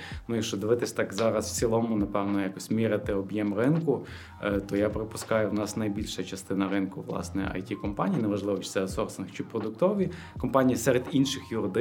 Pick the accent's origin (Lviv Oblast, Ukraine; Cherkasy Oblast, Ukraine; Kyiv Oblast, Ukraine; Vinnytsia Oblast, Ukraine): Lviv Oblast, Ukraine; Lviv; І фізично я знаходжуся у Львові як львів'янин